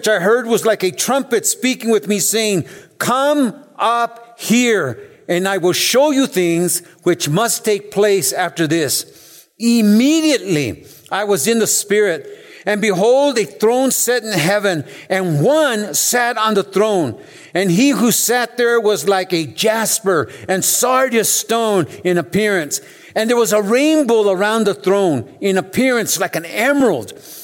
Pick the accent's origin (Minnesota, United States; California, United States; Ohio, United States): California, United States; Los Angeles; I was raised in East LA, right? And for Christmas, we were poor, but we went to this Pentecostal church.